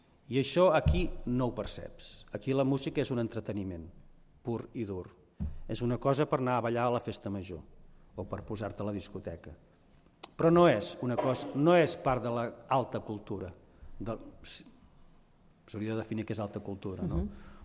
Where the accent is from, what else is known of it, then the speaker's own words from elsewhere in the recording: Constantí, Catalonia, Spain; now in England, United Kingdom; Que sóc un cantant de Constantí que viu a Anglaterra.